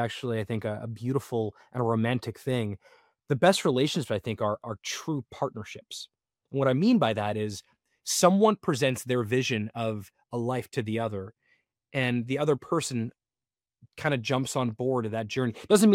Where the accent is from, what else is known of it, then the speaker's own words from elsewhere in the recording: Florida, United States; also born or lived in Canada; I was born in Canada. I grew up in South Florida.